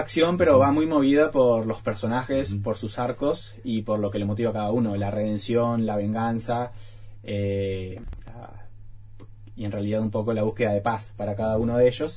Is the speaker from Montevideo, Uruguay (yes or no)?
yes; Montevideo, Uruguay; No, yo soy de acá, de Montevideo.